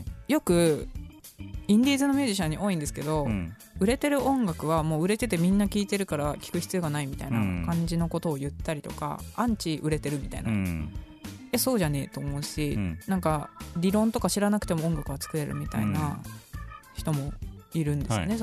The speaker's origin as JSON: {"language": "Japanese", "town": "Nikko", "region": "Tochigi", "country": "Japan", "lives_now": "Tokyo, Japan", "said": "私栃木県の日光市出身なんですけれども、 なるほど、 まあ、その日光から東京に上京してきて、"}